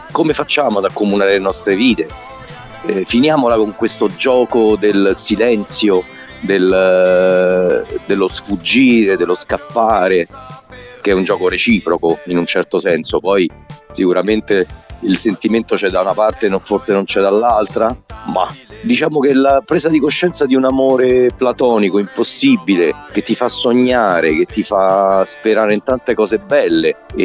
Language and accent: Italian; Rome, Lazio, Italy; Io sono di Roma